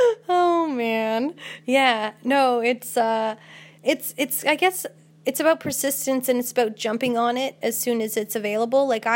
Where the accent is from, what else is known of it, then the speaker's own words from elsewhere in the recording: Canada; What country are you from? I'm from Canada.